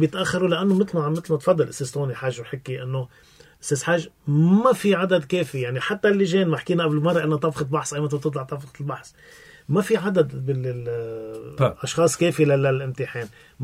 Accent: Syria; هون أنا سوري

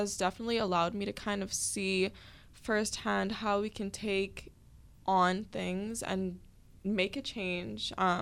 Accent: Bahamas; growing up in the Bahamas, I've definitely noticed a lot of things like this happening in my community

